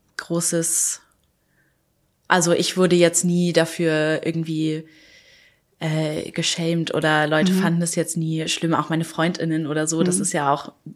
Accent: Pankow, Berlin, Germany; ich bin in Pankow aufgewachsen. Pankow ist wahnsinnig progressive, weiße, akademische, liberale Öko-Viertel.

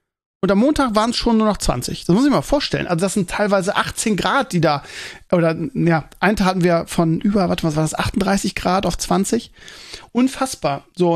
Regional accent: Northern Germany, Germany; als Norddeutscher ist es immer so

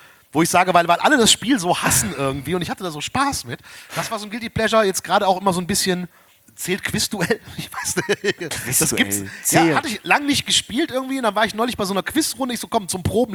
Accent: Erkrath, North Rhine-Westphalia, Germany; ich komme aus Erkrath, da gibt es ja relativ viele Höfe

